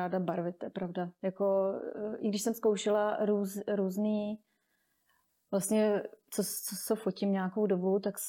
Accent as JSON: {"language": "Czech", "town": "Choceň", "region": "Pardubice Region", "country": "Czechia", "said": "Jsem z Chocně, kde působím, ale svatby fotím víceméně po celé České republice."}